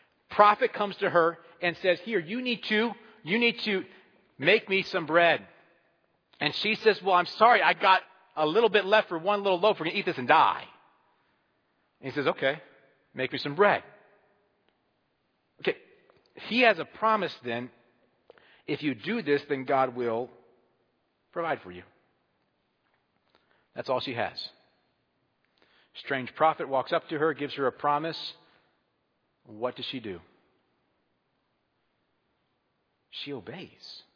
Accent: Pennsylvania, United States; also born or lived in Georgia; I mentioned I went to high school in Georgia. I grew up in Pennsylvania. Went to Georgia. There was some culture shock. They talk different.

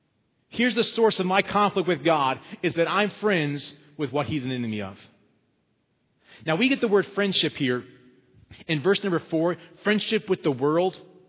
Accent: Hershey, Pennsylvania, United States; I grew up in Pennsylvania, Hershey, Pennsylvania area, Lancaster County, Pennsylvania area. It was an interesting place to grow up.

